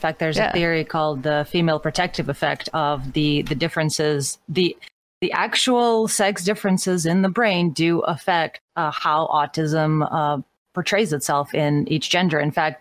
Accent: Russia; because growing up in Russia

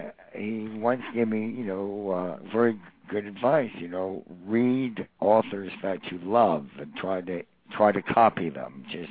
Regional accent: Georgia, United States; also born or lived in Canada; even though I was born in Canada, I was brought up in Georgia, where my father was professor of medicine. And so I grew to accept and love and be conditioned by a Southern sentiment.

